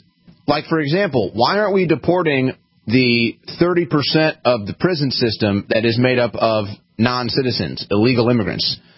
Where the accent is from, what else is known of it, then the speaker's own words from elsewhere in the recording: St. Louis, Missouri, United States; maybe I'm just biased because I'm from St. Louis and I'm directly tied to this